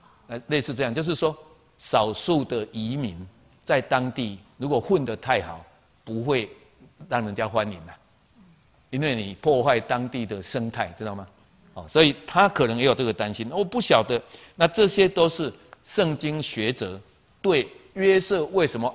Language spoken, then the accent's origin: Chinese; Taiwan; 这个很多我们台湾人到外国去带孩子去读完书，他选择留在那边